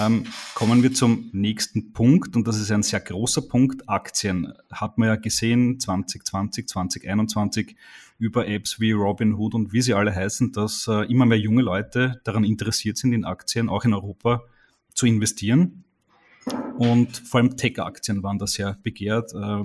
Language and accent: German; Austria; Bei uns in Österreich sagt man zu den Immobilien ja auch ganz gerne Betongold.